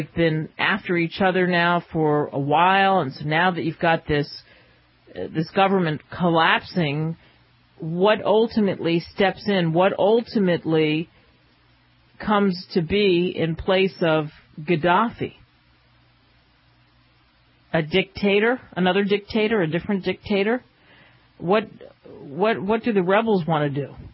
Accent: Pennsylvania, United States; And I grew up in outside of Philadelphia, so I always rooted for the Eagles.

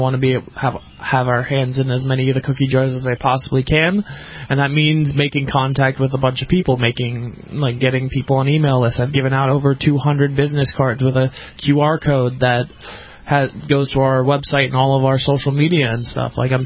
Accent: Atlanta, Georgia, United States; I'm from Atlanta.

